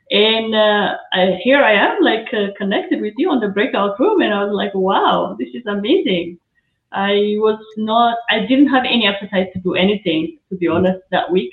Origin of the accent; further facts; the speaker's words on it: Eritrea; English is a second language; I'm from Eritrea, small Africa country.